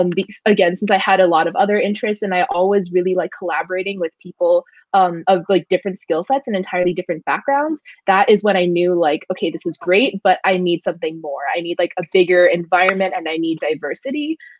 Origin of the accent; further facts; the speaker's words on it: Cupertino, California, United States; So I'm from Cupertino, which is like in the South Bay area.